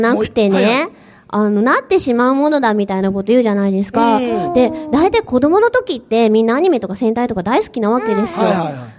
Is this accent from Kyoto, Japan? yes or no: no; Tokyo, Japan; born there; いやでも、うん、そうです、東京なんですよ。